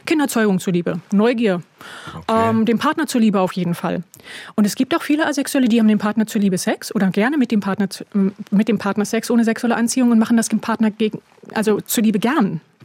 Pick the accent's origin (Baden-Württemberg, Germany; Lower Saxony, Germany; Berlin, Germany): Berlin, Germany; also ich komme aus Berlin